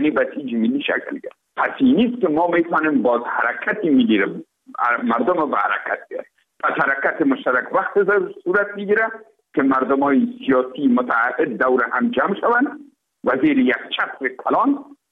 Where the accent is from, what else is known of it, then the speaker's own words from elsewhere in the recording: Afghanistan; ما افغان هستیم، ما درد ما یکیست